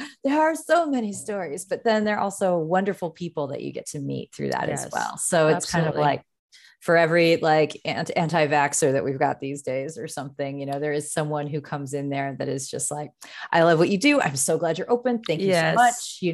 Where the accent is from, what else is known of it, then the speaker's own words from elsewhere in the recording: San Diego, California, United States; I'm from San Diego, which I say from time to time.